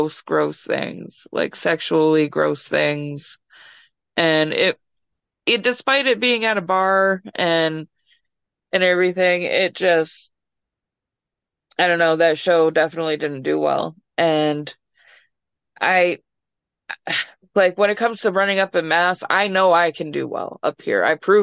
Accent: Massachusetts, United States; I'm from Mass, so I don't really know Connecticut.

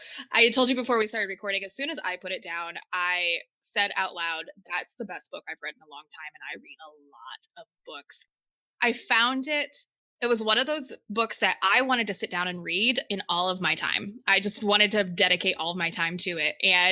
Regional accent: Indiana, United States; I grew up in Northern Indiana. We got all of the 80s trends a few years later, and so that was like my childhood.

